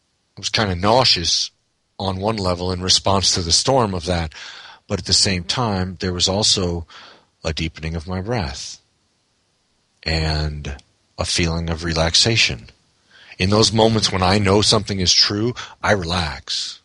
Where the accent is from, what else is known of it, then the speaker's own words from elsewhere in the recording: Midwest, United States; I, having been born and raised in the Midwest, I'm much more in the mindset of the tornado.